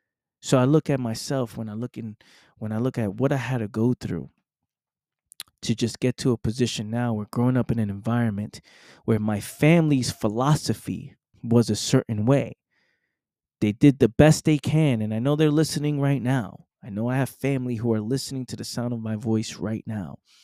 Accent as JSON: {"language": "English", "town": "Bronx", "region": "New York", "country": "United States", "tie": "born or raised there", "said": "someone like myself, born and raised in the Bronx, New York, in an environment that's so limited"}